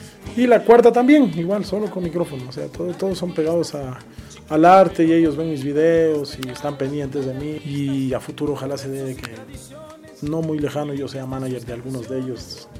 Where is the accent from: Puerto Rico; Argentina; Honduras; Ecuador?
Ecuador; ecuatoriana. Pasillos, tal vez es difícil salir del país con esta música, pero me gusta quedarme en mi país y hacer mi música.